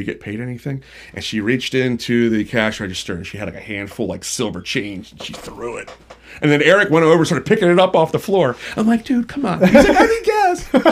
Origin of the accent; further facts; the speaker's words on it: Westminster, United States; We're from the county. We're from Westminster.